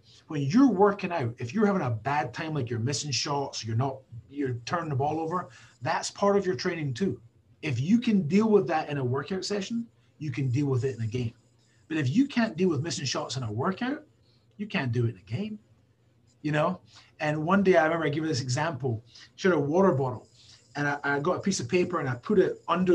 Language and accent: English; Scotland, United Kingdom; I'm a Scottish guy. I'm very fiery.